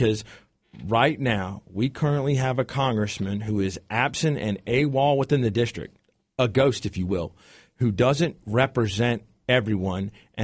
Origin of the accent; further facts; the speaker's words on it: United States; Well, sir, I'm an American